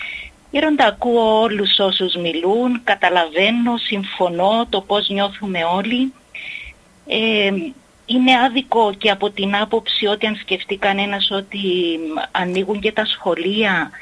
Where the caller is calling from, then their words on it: Nicosia, Nicosia District, Cyprus; είμαι από Λευκοσία, γέροντα.